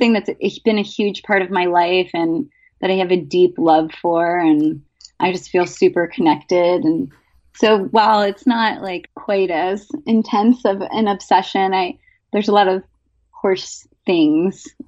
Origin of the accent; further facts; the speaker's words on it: Beechwood, Ohio, United States; I grew up in Cleveland, Ohio, actually in a city called Beechwood, which is an eastern suburb. And I was here until high school when I went to boarding school in Maine.